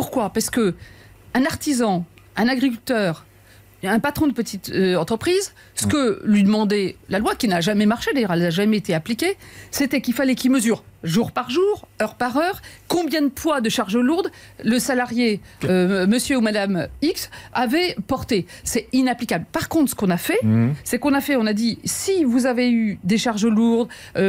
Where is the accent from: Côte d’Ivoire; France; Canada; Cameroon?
France; je crois qu'on peut être très fier en tant que Français